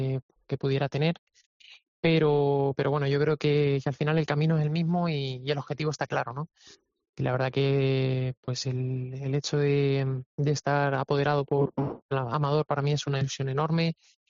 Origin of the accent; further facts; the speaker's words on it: Valencia, Valencian Community, Spain; la cornada en Valencia, en la Feria de Fallas, poder hacer mi presentación como matador de toros en mi tierra y que sea en ese cartel, es un auténtico sueño y me ilusiona muchísimo.